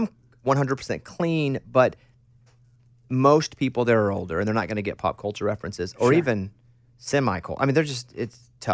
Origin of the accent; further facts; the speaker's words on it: Arkansas, United States; I'm from Arkansas. Yeah. I'd be the rural route.